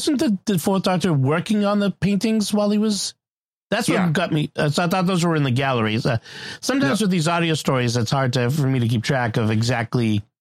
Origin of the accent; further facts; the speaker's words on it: United States; I've read a lot of military history because I'm a American man over the age of 35, and that's required.